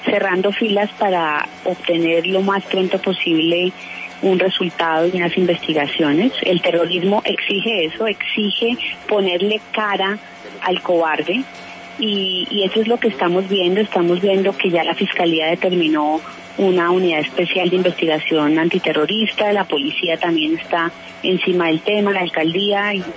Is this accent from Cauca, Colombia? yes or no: no; Bogotá, Colombia; como colombianos, como bogotanos